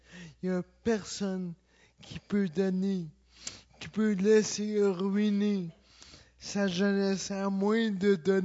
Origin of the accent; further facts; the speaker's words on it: Montreal, Quebec, Canada; Je suis natif de Montréal, Saint-Henri. Puis, je suis plus jeune d'une famille de 6.